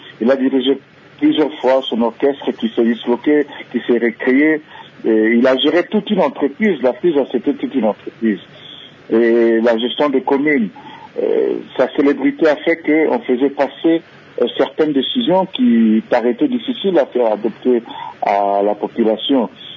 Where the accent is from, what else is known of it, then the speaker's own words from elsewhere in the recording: Kinshasa, DR Congo; je suis natif de la commune de Kinshasa. Je suis né, j'ai grandi sur l'avenue Maloukou et c'est juste derrière l'avenue Ngungu